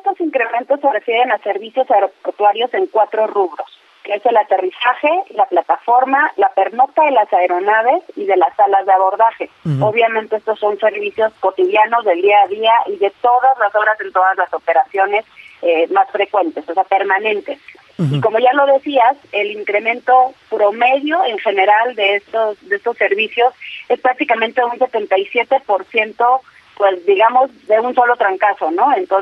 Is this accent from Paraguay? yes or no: no; Mexico; creo que cualquiera como mexicano esperaríamos que nuestro principal aeropuerto pues estuviera al nivel de cualquier aeropuerto de calidad internacional